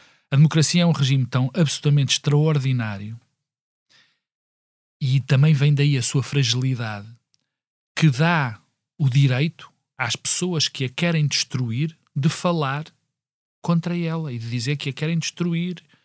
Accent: Portugal; orgulha-me como português

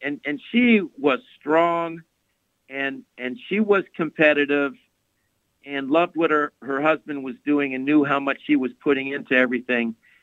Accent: Lancaster, Pennsylvania, United States; And my father, and I'm from Lancaster, and my father, big athletics fan

